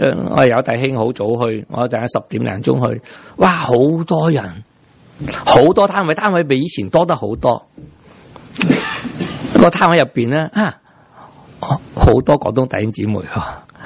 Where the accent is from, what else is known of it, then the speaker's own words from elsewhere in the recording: Taiwan; 因为你唔知道我哋台湾人中意咁